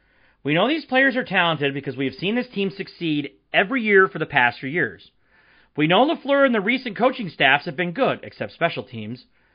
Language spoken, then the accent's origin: English; Marquette, Michigan, United States; I'm from Marquette. I think he was at NMU when I was in Marquette.